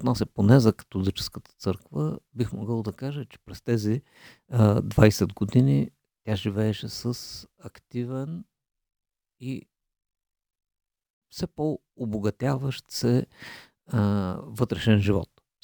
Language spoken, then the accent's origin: Bulgarian; Varna, Varna Province, Bulgaria; лично мен мога да кажа като варненец